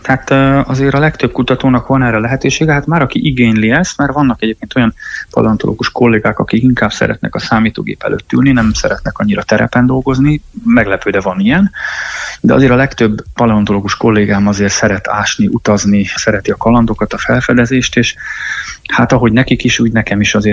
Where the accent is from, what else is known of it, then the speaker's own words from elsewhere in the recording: Ajka, Veszprém County, Hungary; hiszen én úgy egyébként ajkai vagyok, és Bakonyból származom, és hát ott rengeteg hegy van, sziklafal